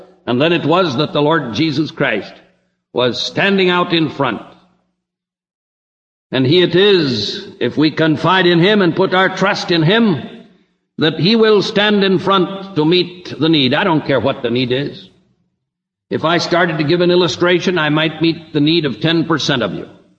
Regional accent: California, United States; born or raised there

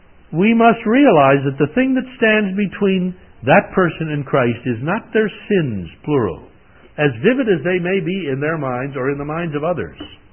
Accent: Missouri, United States; By the way, I grew up in Missouri. It's probably apparent in my speech.

